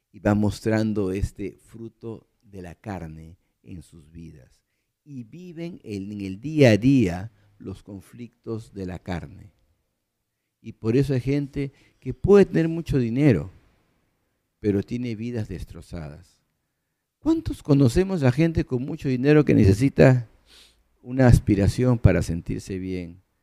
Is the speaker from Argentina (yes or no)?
no; Peru; Por eso es que el Perú está como está. ¿Por qué? Porque hemos permitido que la carne nos domine como peruanos, como nación.